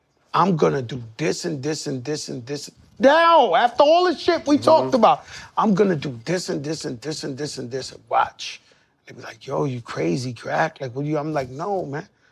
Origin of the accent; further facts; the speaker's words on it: Bronx, New York, United States; I come from Bronx, Lebanon Hospital. I grew up dead, broke, poor.